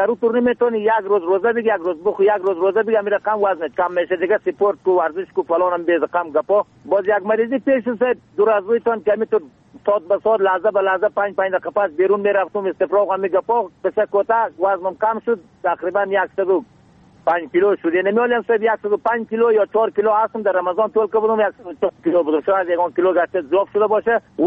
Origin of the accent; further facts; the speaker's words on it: Bamyan, Afghanistan; صد از ولسوالی که احمد قریه یاجر، فعلا در قریه کاغور زندگی میکنم، ولایت ما بامیان.